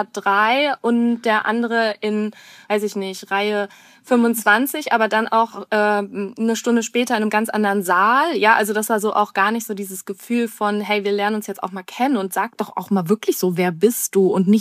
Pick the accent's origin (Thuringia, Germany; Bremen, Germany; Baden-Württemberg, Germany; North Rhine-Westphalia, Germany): North Rhine-Westphalia, Germany; Cologne; Also ich komme aus Köln, wir haben genug kölsche Kneipen